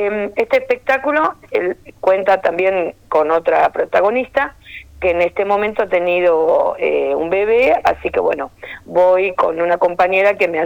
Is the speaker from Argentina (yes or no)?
yes; Coronel Pringles, Buenos Aires Province, Argentina